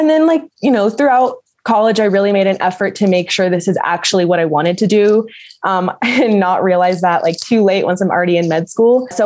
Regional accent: United States; And, you know, I was born in America. I grew up around American students and everything.

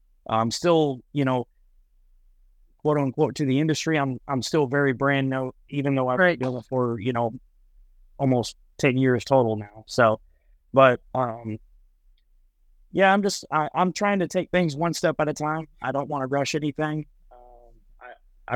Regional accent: Michigan, United States; I'm from Michigan. So like there's really not a whole lot to do other than hit back roads

